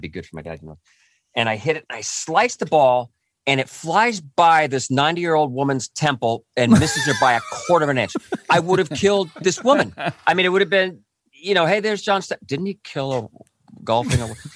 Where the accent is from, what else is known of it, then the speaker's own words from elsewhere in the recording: California, United States; I grew up near Disneyland in Orange County, and it was my childhood was there